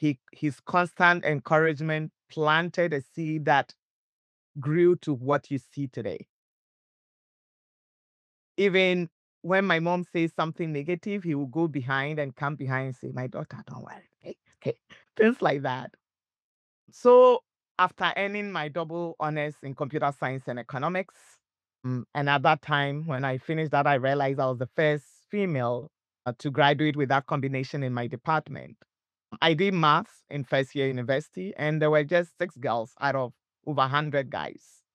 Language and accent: English; Ghana; I grew up in Ghana, in West Africa.